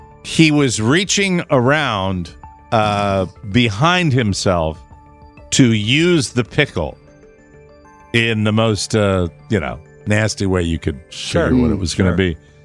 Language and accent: English; Oldsmar, Florida, United States; On Sunday afternoon in my home state, Oldsmar, Florida, the location, they got a call about a suspicious guy